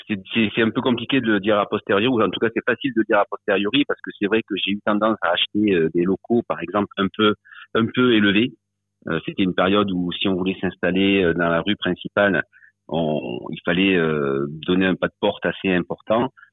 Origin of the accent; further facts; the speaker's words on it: Alès, Occitanie, France; Je suis enfant d'Alès et je connais très, très bien la ville.